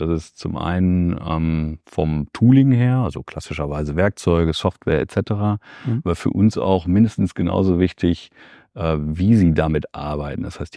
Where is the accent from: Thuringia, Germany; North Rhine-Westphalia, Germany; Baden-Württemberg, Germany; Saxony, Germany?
North Rhine-Westphalia, Germany; Verl; also born or lived in Bielefeld; Geboren in Bielefeld, aufgewachsen tatsächlich in Verl. Ja, und hab da bis zum Studium gelebt